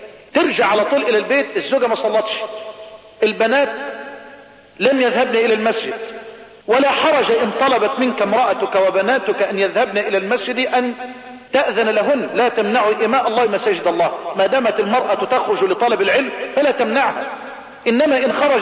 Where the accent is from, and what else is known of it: Egypt